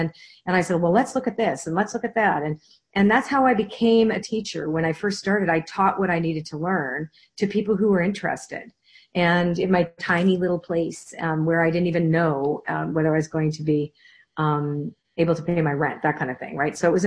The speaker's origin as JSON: {"language": "English", "town": "Toronto", "region": "Ontario", "country": "Canada", "said": "we're from Toronto"}